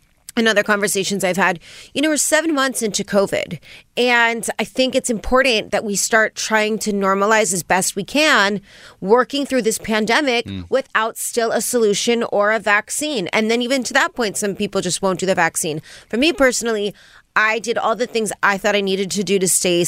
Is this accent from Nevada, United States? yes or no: yes; Las Vegas, Nevada, United States; But from the city that I came from Las Vegas